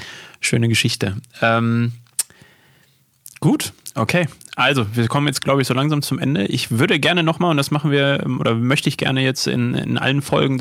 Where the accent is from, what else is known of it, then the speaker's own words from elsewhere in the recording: Unna, North Rhine-Westphalia, Germany; der flog natürlich auch mal hier über das Stadtfest in Unna aus meiner Heimatstadt